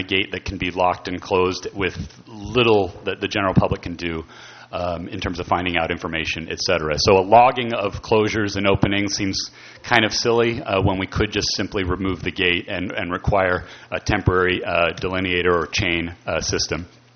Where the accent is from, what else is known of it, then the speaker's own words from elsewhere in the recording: Morro Bay, California, United States; Good evening, Council. … from Morro Bay.